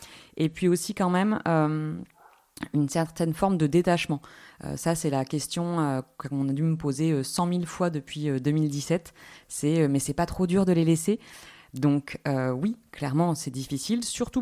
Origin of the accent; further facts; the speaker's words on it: Caen, Normandy, France; also born or lived in Paris / Toulouse; je suis native de Caen. Je suis partie pour ma licence. Donc ça fait quelques temps maintenant. Et je suis partie donc, pendant 10 ans de Caen, Paris puis Toulouse. Et je suis revenue en mars 2023.